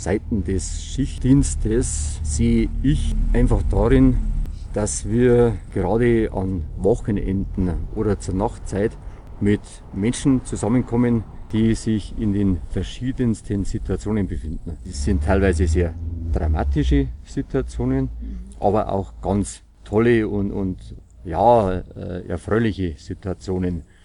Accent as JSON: {"language": "German", "region": "Bavaria", "country": "Germany", "said": "Wir in Bayern sind noch die einzigen, die die grüne Polizeiuniform tragen."}